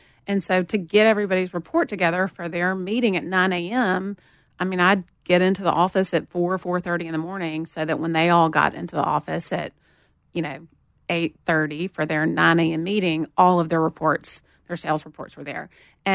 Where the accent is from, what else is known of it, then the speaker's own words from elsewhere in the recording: Montgomery, Alabama, United States; I grew up in Montgomery, but my family's from Nashville. My mother grew up in Nashville.